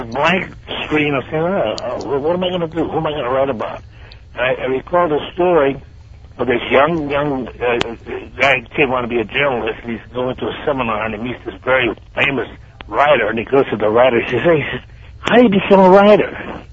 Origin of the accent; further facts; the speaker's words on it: New Haven, Connecticut, United States; moved away; Well, East Rock, because I'm from New Haven, Connecticut. I've been down here 55 years, though, but I'm from New Haven, Connecticut.